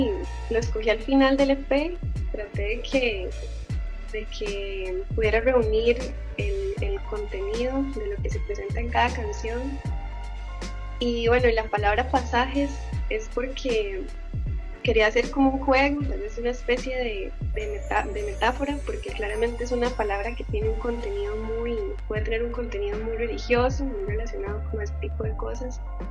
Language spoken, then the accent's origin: Spanish; San José, Costa Rica; also born or lived in Heredia; Sí, originaria aquí de los barrios de San José. Y pues sí, he vivido como en Heredia también. Cuando estuve haciendo el EP al inicio, estaba viviendo en Heredia, sí.